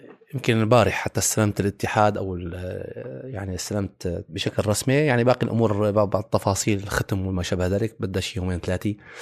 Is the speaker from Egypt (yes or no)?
no; Syria; نحن الآن أمام تجربة من بعضنا كسوريين كليتنا